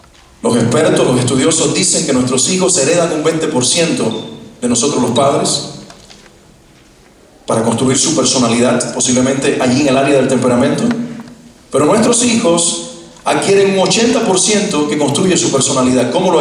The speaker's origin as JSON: {"language": "Spanish", "country": "Cuba", "accent": "Cuban", "said": "soy cubano. Yo creo que ya el acento me delató, ¿no? Soy cubano, bueno, me arrepentí algunos años de ser cubano, no es cierto. Pero sí, soy del Caribe y por eso hablo de esta manera."}